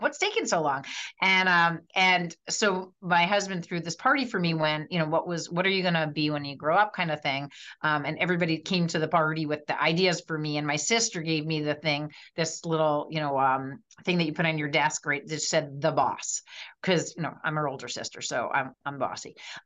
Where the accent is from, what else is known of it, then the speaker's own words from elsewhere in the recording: New Jersey, United States; I grew up in New Jersey.